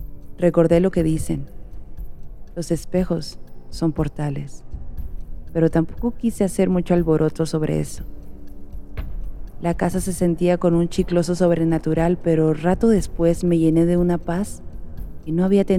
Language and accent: Spanish; Ciudad Obregón, Sonora, Mexico; now in Tijuana, Mexico; Vivo en Tijuana, pero soy de Obregón, Sonora.